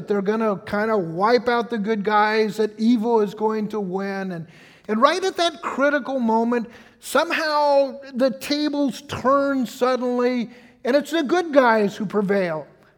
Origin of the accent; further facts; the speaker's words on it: the American West, United States; I grew up in the American West, and you know, there's a sense in which Esther reads like some of those Western stories that we who grew up in the West really love, you know?